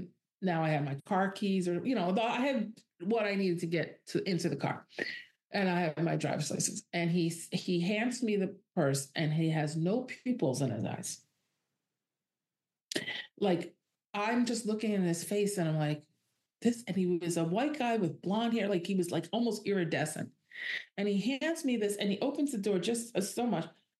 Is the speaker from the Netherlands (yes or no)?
no; New York, United States; Like my intellectual smarts and my street smarts and being a New Yorker and a New York kid and all that just failed me.